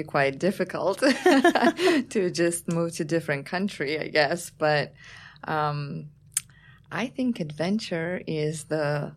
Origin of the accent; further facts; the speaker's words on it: Georgia; now in United States; I am from Georgia, yes, a former Soviet Union. And currently I reside here in the United States with my family.